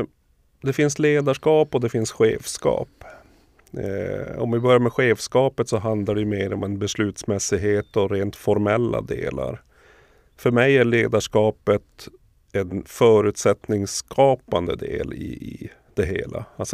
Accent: Boden, Norrbotten County, Sweden; Som född och uppvuxen i Boden så var ju karriären ganska utstakad från början

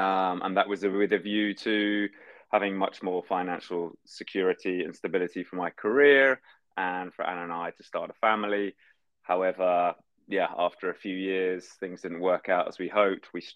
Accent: London, United Kingdom; Well, I'm born and bred in London, spent the first 30 years of my life there. I was born and bred into a very traditional environment in Northwest London, Jewish suburb.

